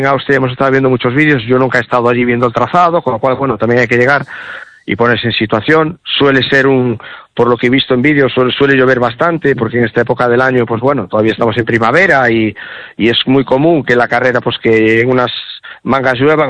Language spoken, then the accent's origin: Spanish; Santiago de Compostela, Galicia, Spain; yo creo que si somos de Santiago, como somos los del equipo